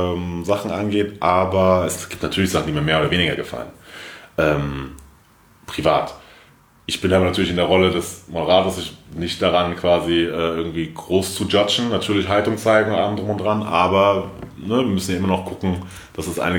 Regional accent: Frankfurt, Hesse, Germany; Nee, ich bin in Frankfurt groß geworden.

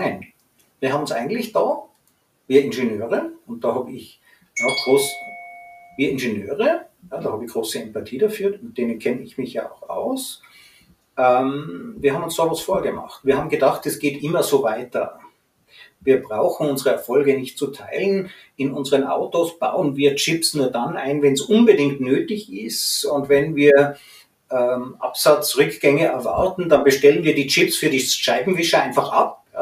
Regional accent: Tyrol, Austria; Bei uns in Tirol hat zu meiner Zeit niemand einen vollqualifizierten Softwareingenieur gebraucht.

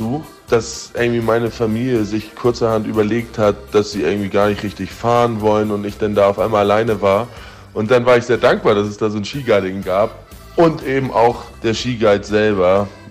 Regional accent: Hamburg, Germany; Ich bin in Hamburg geboren und am Stadtrand aufgewachsen. Aber nichtsdestotrotz sind meine Oma und Opa mütterlicherseits aus Schleswig-Holstein und schon eher ländlich.

